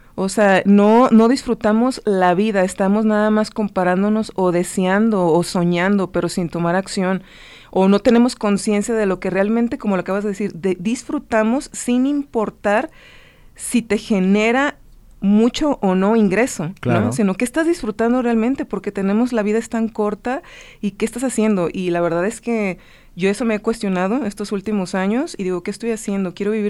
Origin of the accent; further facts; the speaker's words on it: Ciudad Guzmán, Jalisco, Mexico; ella vivía en Ciudad Guzmán, porque somos de Ciudad Guzmán, Jalisco.